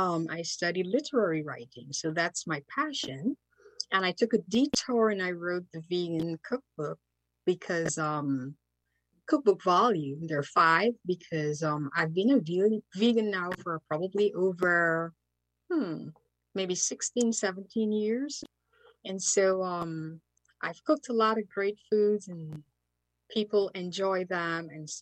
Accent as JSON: {"language": "English", "country": "Guyana", "tie": "born there", "said": "I'm from South America. I was born in Guyana. First British Guyana, then we got our emancipation and we divorced England or Britain."}